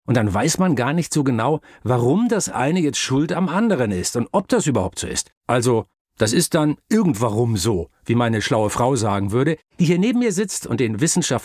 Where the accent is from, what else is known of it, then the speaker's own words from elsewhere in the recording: North Germany, Germany; Als Butsche, so sagt man bei uns in Norddeutschland, als kleiner Junge habe ich gelernt, wie man Euter abwischt